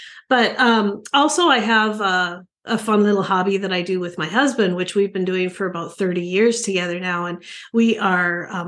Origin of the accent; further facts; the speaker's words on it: Canada; moved away as an adult; now in United States; I am originally from Canada, and I immigrated to the United States for my alongside my husband with his job